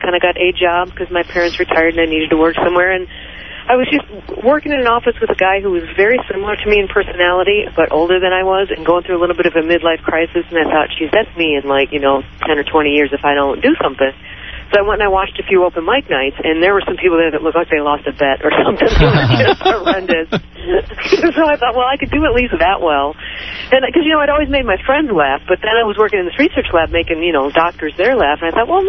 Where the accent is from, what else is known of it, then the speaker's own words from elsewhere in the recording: Detroit, Michigan, United States; also born or lived in Minnesota; Well, I grew up in Detroit, Michigan.